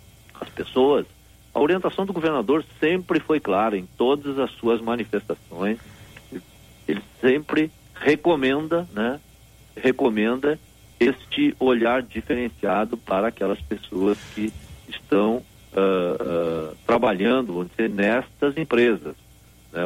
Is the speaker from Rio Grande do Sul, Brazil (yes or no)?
yes; Caçapava do Sul, Rio Grande do Sul, Brazil; now in Porto Alegre, Brazil; E lá em Caçapau do Sul, a minha terra